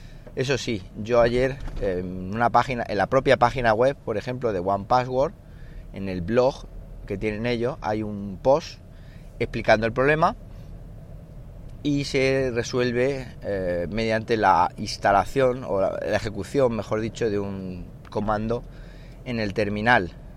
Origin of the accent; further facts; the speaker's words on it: Linares, Andalusia, Spain; Eso sí, como veis, la temperatura de Linares, os me la sé de memoria.